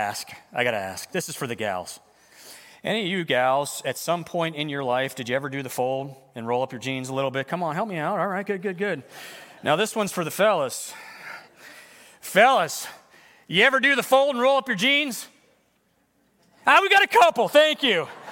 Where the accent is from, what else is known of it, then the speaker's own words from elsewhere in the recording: East Coast, United States; I'm like, yeah, I'm that kid from the East Coast.